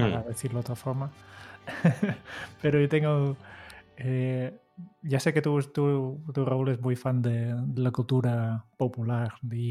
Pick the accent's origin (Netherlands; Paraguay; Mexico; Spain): Netherlands; Spanish is a second language; Yo no, como holandés.